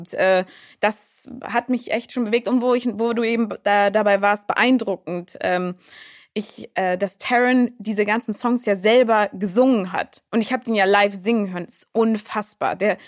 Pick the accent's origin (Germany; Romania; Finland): Germany; accent: German; mit meinem deutschen Akzent jetzt, was denkt die denn jetzt von mir?